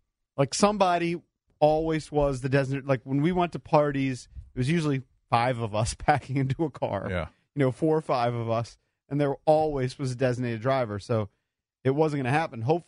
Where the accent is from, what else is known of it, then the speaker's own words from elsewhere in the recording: Bowie, Maryland, United States; And like when we were exchanging small talk about where we grew up, she was like, oh, you grew up in Bowie? I grew up in Bowie.